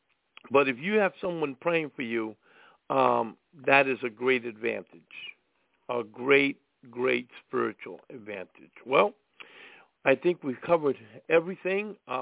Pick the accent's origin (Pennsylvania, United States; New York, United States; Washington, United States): New York, United States; Brooklyn; because she's from the Bronx. I'm from Brooklyn.